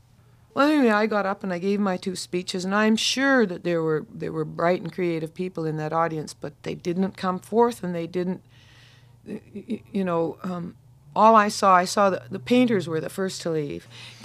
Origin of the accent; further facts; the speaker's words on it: Saskatoon, Saskatchewan, Canada; moved away as an adult; And it was to be held in my hometown of Saskatoon on the 23rd of May.